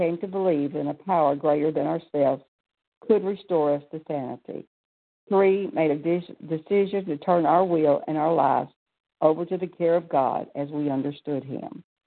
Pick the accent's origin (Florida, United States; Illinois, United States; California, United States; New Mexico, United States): Florida, United States; Pensacola; I'm from Pensacola, Florida